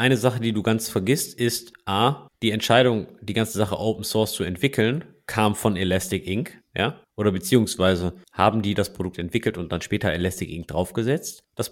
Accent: North Rhine-Westphalia, Germany; Ich komm aus Nordrhein-Westfalen.

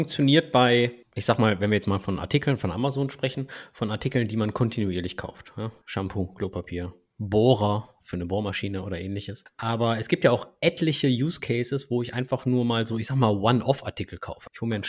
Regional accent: Duisburg, North Rhine-Westphalia, Germany; ich komme aus Duisburg, das bedeutet Stahlindustrie, Kohleindustrie.

